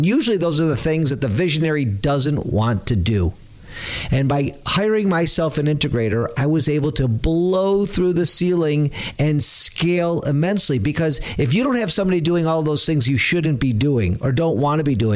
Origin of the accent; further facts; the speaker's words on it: Detroit, Michigan, United States; I'm from Detroit.